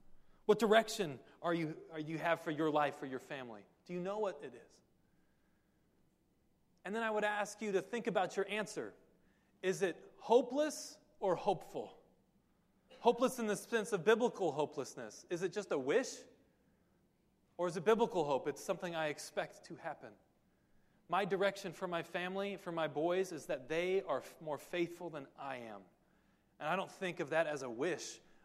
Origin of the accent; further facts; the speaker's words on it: California, United States; I grew up in South Orange County. Our area code was 949.